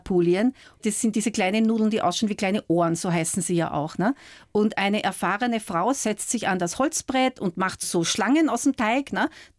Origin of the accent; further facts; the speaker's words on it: Vienna, Austria; also born or lived in Scotland; now in Italy; Geprägt haben mich meine Heimat Wien, meine Zeit in Schottland